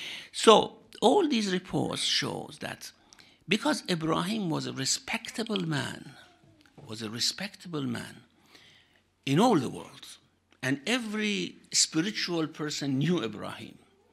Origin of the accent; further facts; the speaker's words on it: Mecca, Makkah Province, Saudi Arabia; yes, I'm from Mecca.